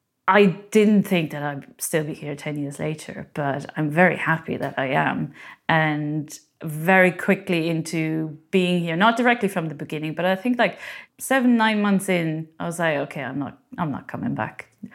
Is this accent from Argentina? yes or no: no; Germany; English is a second language; moved away as an adult; now in Cork, Ireland; I'm originally from Germany. I moved to Cork City, almost 10 years ago now. It's quite a long time. And just have been here ever since.